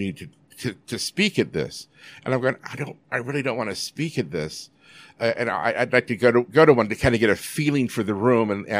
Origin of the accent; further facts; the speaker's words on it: Yakima, Washington, United States; now in Seattle, United States; So when I moved from my hometown of Yakima to Seattle, the only friends I had were in the society